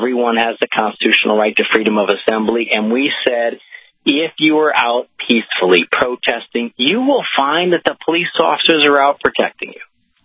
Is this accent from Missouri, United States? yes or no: yes; Missouri, United States; born or raised there